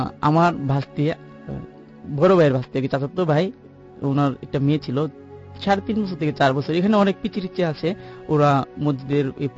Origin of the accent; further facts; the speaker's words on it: Baniachong, Sylhet Division, Bangladesh; আমার ঘটনাটা যেখানে ঘটছে আমাদের আমার গ্রামের বাড়িতে, সেটা হবিগঞ্জ জেলার মানিয়াচং থানার 15 নম্বর ইউনিয়নের ফেরিংগিটিলা গ্রাম, খুব ছোট্ট একটা গ্রাম।